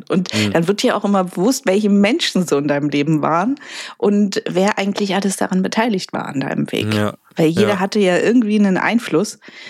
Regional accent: Neuruppin, Brandenburg, Germany; moved away as an adult; now in Berlin, Germany; ich bin hier nach meiner Lehre, bin ich ja aus meiner Heimatstadt Neuruppin hier nach Berlin gekommen

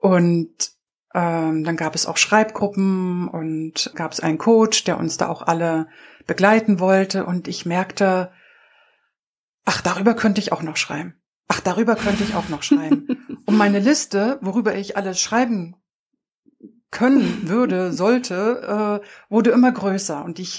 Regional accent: East Germany, Germany; now in Hamburg, Germany; Ich komme ja aus der DDR und dann war nach der Wende eh alles spannend. Ich lebte dann in Hamburg

